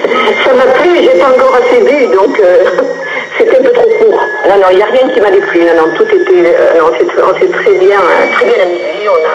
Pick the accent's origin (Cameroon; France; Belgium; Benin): France; sont comme chez nous en France, hein.